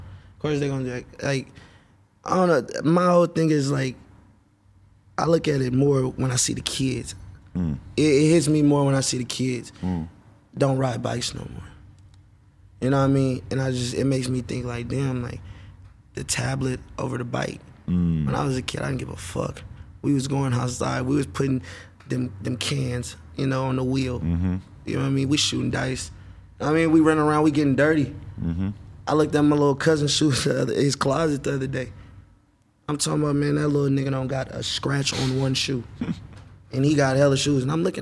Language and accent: English; Oakland, California, United States; I'm from Oakland.